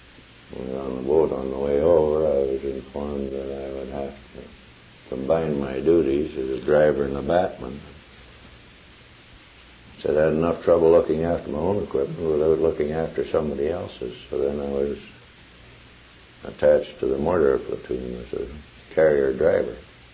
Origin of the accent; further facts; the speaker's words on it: Russell, Manitoba, Canada; born there; No, I was born in Russell, Manitoba.